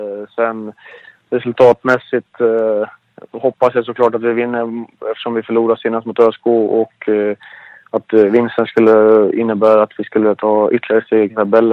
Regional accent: Örebro County, Sweden; I själen känner jag mig nu som en närking, men de flesta säger att jag har gått över till östgötska, men det kan jag inte hålla med om faktiskt.

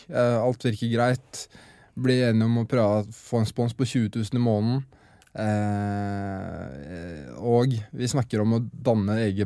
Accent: Skien, Vestfold og Telemark, Norway; Og det er jo Skien vi startet i, der jeg vokste opp.

